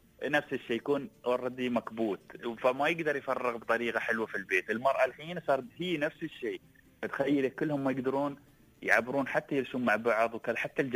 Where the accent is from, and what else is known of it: United Arab Emirates